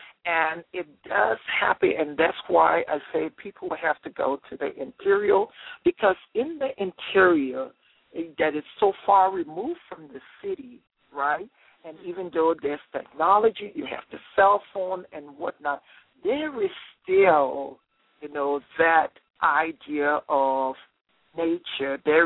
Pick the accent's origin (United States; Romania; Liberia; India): Liberia; I'd say I'm from Liberia the first, and they say, oh, you are like us